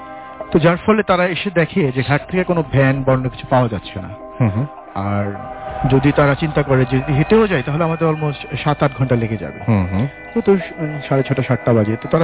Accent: Dhaka Division, Bangladesh; ওই সময় মাগুরা থেকে ওই আমাদের যে গ্রাম মাদারীপুর জেলার যে গ্রাম, সেখানে আসতে

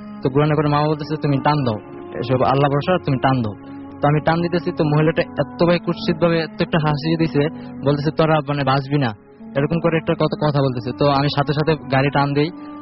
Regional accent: Dakshinkhan, Dhaka Division, Bangladesh; উত্তর দক্ষিণখান থেকে।

